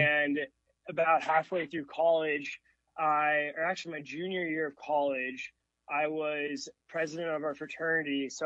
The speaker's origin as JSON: {"language": "English", "town": "Overland Park", "region": "Kansas", "country": "United States", "tie": "born or raised there", "said": "my background, like you said, from Kansas City, I grew up in Overland Park, went to school at Blue Valley North, go Mustangs."}